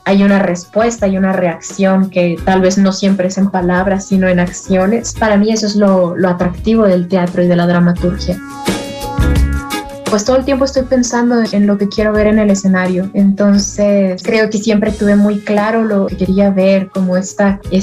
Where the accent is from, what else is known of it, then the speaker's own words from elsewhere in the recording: Chihuahua, Mexico; escritora, soy dramaturga y actriz y soy de Chihuahua, Chihuahua.